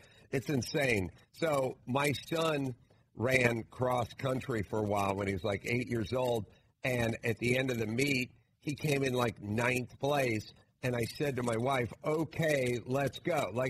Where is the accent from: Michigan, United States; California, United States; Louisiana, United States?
California, United States; North Hollywood; I'm from North Hollywood. We didn't put an emphasis on brains.